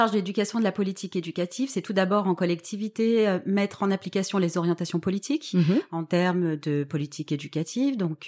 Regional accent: Toulon, Provence-Alpes-Côte d'Azur, France; j'ai 42 ans, c'est 42 années. Alors, moi, je viens de Toulon, donc d'accord. qui est une ville que tout le monde connaît près de Marseille. Je suis l'aînée de 7 enfants, donc de parents maghrébins.

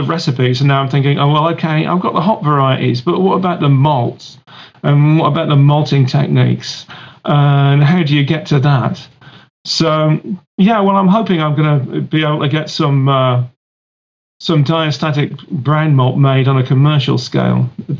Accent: England, United Kingdom; I'm English. I'm not supposed to show off.

